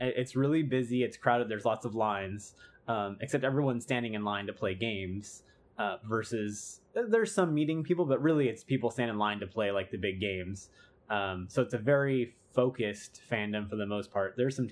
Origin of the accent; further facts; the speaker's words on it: Seattle, Washington, United States; I'm from Seattle, and I'm coming off of PAX last weekend